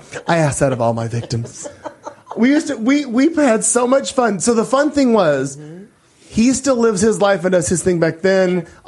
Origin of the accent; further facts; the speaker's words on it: Joplin, Missouri, United States; But at the time, I lived back in my hometown of Joplin, Missouri, and my best friend, we used to cruise around town.